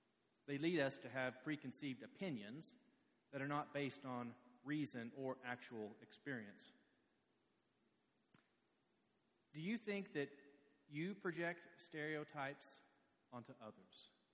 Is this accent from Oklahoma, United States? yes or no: yes; Oklahoma, United States; I mean, you know, Okie, I'm from Oklahoma, and I know that coming west, that there has been a negative response with that word.